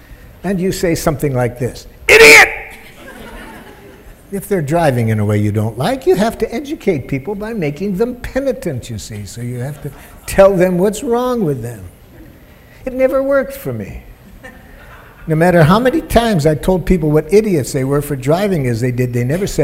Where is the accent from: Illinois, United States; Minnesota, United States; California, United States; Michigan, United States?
Michigan, United States; Detroit; where I grew up in Detroit, here's how jackal works